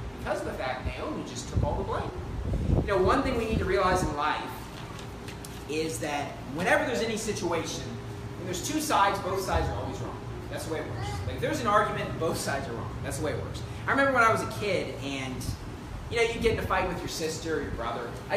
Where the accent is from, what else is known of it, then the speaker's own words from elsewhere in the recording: West Virginia, United States; I love West Virginia because I'm from West Virginia. I know the area.